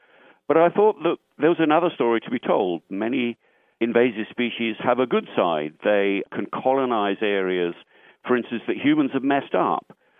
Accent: United Kingdom; I'm a Brit, you know, I can think in those terms

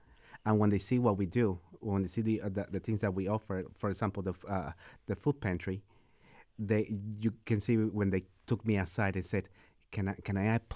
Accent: Puerto Rico; also born or lived in Buffalo, New York / New Jersey; now in United States; I grew up in Puerto Rico, so it's the way of life is not as expensive out here. Then I moved to Buffalo, New York, where it was relative cheaper to live. It was okay. Then I moved to New Jersey.

